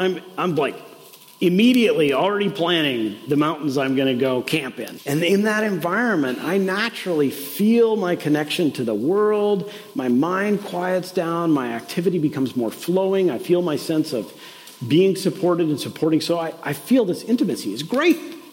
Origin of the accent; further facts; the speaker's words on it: Minnesota, United States; So I'm from Minnesota, so I get to talk about … when I give Dharma talks.